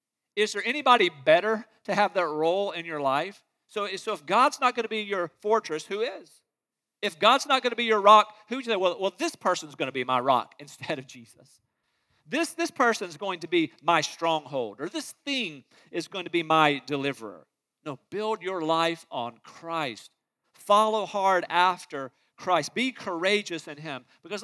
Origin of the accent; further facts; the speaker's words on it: Rocky Mount, North Carolina, United States; Mine, growing up in Rocky Mountain, North Carolina, mine was the Griffons.